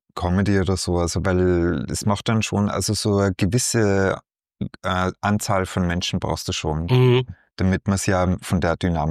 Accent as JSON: {"language": "German", "region": "Tyrol", "country": "Austria", "said": "ich bin aus Tirol und bin aus einer Bauernfamilie."}